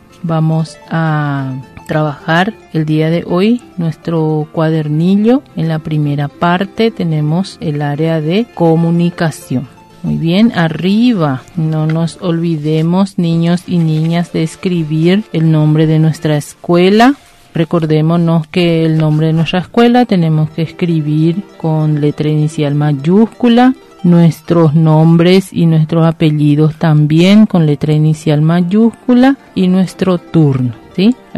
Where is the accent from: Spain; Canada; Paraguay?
Paraguay; Nosotros como paraguayos y paraguayas tenemos varias costumbres y varias tradiciones que seguimos haciendo.